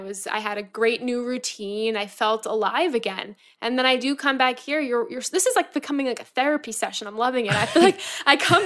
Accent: Florida, United States; now in New York, United States; I'm not a winter kind of person at all. I'm from Florida.

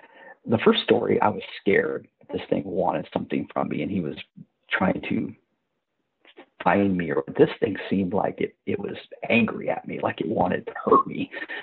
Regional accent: Missouri, United States; I grew up in Missouri, and most of my relatives were farmers and stuff.

